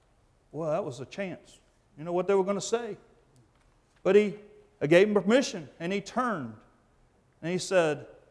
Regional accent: Bible Belt, United States; I'd never even heard it before. And I grew up in the Bible Belt.

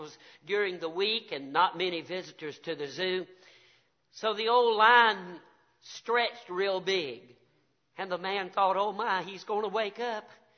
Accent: the South, United States; I'm happy to be here because, number one, I'm a Southerner. I'm a Southerner by birth, and I'm a Southerner by doctrine.

